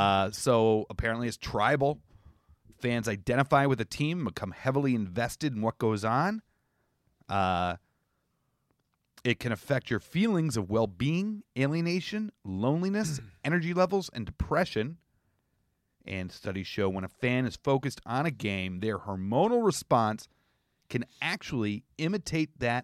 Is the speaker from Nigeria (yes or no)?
no; Canada; I'm an Irish-Canadian version of you.